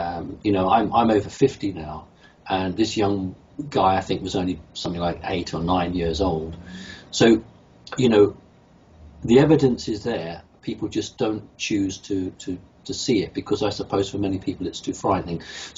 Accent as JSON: {"language": "English", "country": "United Kingdom", "said": "because remember I'm from United Kingdom and we love tea over here."}